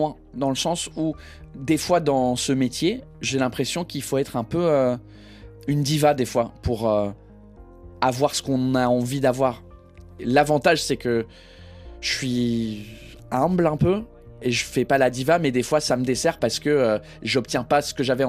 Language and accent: French; England, United Kingdom; now in France; Je suis anglais-irlandais qui habite en France et qui n'est pas français papier, mais un peu français quand même, dans le cœur.